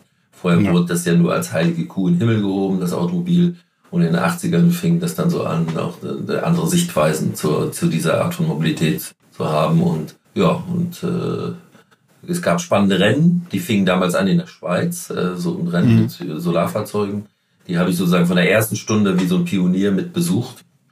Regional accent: Northern Germany, Germany; ich war ja, bin ja Norddeutscher

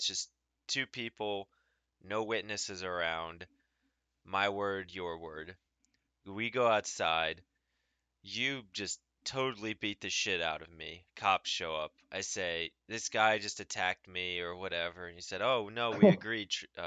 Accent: Ohio, United States; I mean, Ohio is, I'm gonna be a little more biased towards it because it's my home state, you know.

